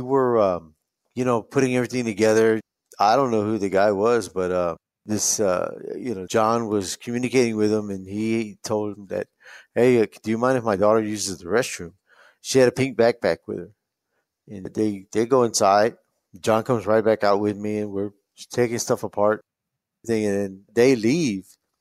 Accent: San Antonio, Texas, United States; born there; I was born in San Antonio.

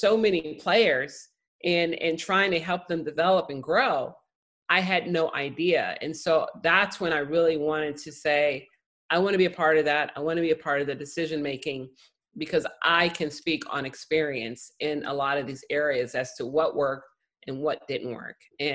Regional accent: Chicago, Illinois, United States; And so I grew up in Chicago, and our district is the Chicago District Tennis Association

